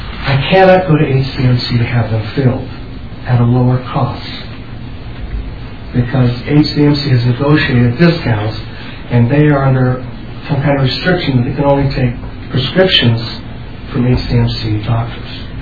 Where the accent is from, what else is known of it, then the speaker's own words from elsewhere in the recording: California, United States; I grew up in California.